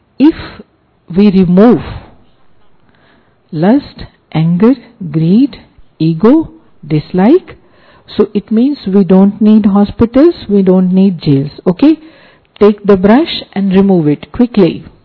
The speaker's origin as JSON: {"language": "English", "region": "Delhi", "country": "India", "said": "So consider that we are also from Delhi, Delhi Vasi."}